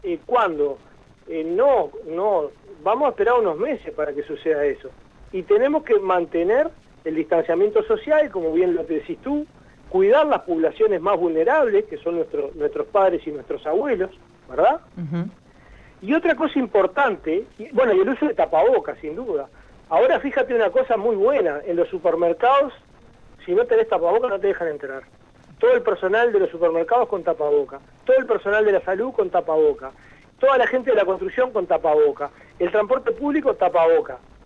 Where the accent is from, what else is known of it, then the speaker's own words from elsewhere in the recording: Uruguay; nosotros como uruguayos, el aislamiento es una tortura.